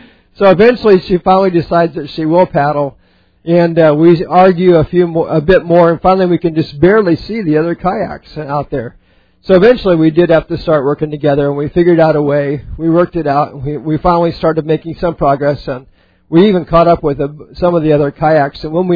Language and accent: English; Alaska, United States; I grew up in Alaska, so all of my growing up days were in Alaska. And from where I lived, you could see the ocean.